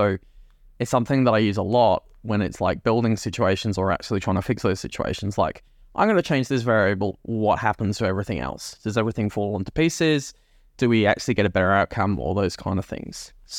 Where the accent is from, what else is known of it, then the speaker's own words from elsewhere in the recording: Scotland, United Kingdom; I'm originally from Scotland